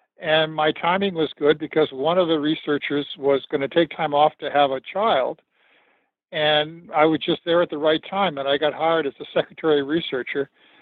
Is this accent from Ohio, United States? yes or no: no; Los Angeles, California, United States; I grew up in Los Angeles